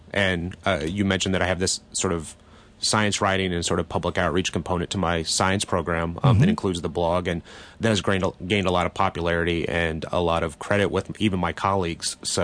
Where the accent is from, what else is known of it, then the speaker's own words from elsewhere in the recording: the South, United States; moved away; also growing up in the South and moving to New England was a bit of a cultural shock.